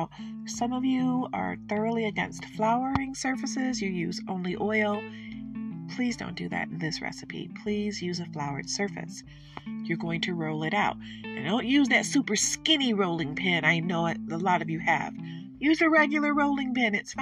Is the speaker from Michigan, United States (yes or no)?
yes; Michigan, United States; I'm from Michigan. What do you want from me?